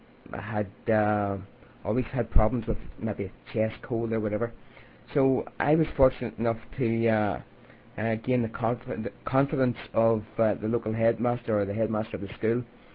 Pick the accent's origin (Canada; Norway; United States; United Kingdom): United Kingdom; Belfast, Northern Ireland; in my early days, like growing up in Belfast, especially, it was very much mixed.